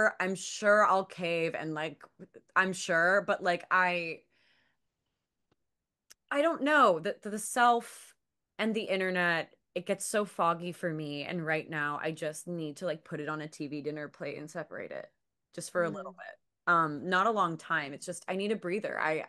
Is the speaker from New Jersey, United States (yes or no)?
yes; New Jersey, United States; also born or lived in North Carolina; And then like I grew up, I'm from Jersey, but then I moved to North Carolina for a couple years and then moved back to Jersey.